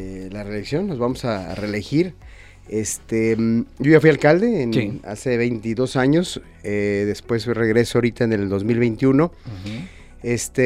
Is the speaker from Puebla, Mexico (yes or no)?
no; Chapala, Jalisco, Mexico; yo me crié en Chapala, me crié en la avenida principal.